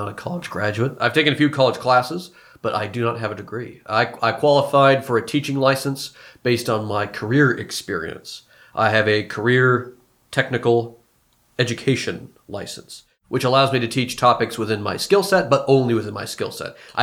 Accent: Smith River, California, United States; Well, I'm a proud native of the Del Kerr area. I grew up in Smith River Elementary School is the school I went to, and I graduated from the Del Norte County High School.

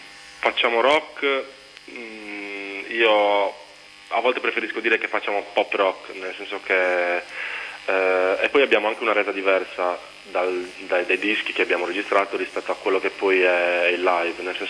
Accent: Sassari, Sardinia, Italy; perché noi suoniamo tanto nel nord Sardegna, perché siamo di Sassari

